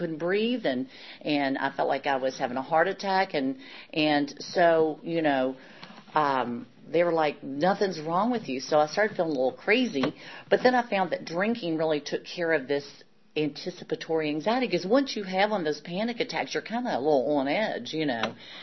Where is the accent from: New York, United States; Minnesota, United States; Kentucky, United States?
Kentucky, United States; also born or lived in Lexington, Kentucky / Richmond, Virginia; Again, I was from Kentucky.